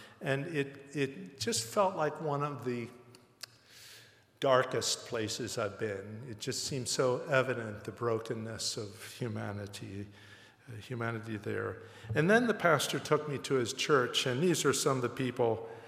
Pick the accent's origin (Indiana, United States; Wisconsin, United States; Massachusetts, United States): Indiana, United States; Elkhart; the first Mennonite missionaries of to Argentina were sent by Mennonite Board of Missions from my hometown. You know, it was Elkhart organization